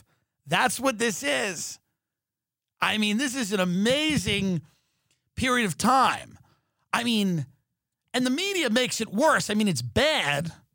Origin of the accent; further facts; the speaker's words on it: New York City, New York, United States; now in Los Angeles, United States; And as a New Yorker, as a guy that grew up in New York, it's fucking wild to watch, you know, from L.A., you know.